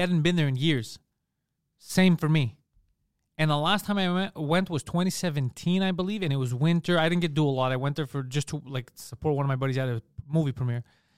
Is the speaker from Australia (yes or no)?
no; Montreal, Quebec, Canada; the second they'd find out we're from Montreal, people didn't give a fuck.